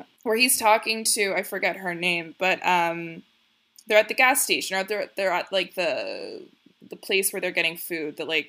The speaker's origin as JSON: {"language": "English", "region": "Texas", "country": "United States", "said": "It's like I care more about being from Texas than I do from like being from America."}